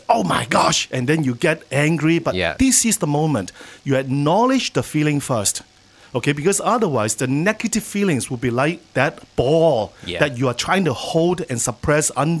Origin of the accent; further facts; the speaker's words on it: Singapore; now in Phuket, Thailand; Phuket is my home. I'm originally from Singapore, and I always share with people that now Phuket is my home.